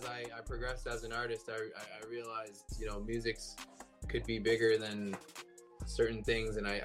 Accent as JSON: {"language": "English", "country": "Canada", "tie": "born or raised there", "said": "I was born and raised in Canada, obviously."}